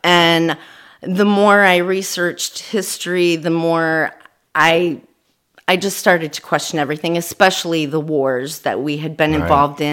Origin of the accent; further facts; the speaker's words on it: Findlay, Ohio, United States; Well, I'm from Findlay, Ohio. I was born here and raised here on a small horse farm, not far from where we are right now, actually.